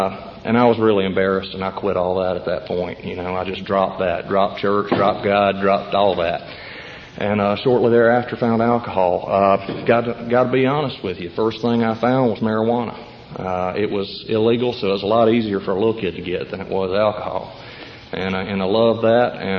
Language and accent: English; Spartanburg, South Carolina, United States; born or raised there; also born or lived in Pascagoula, Mississippi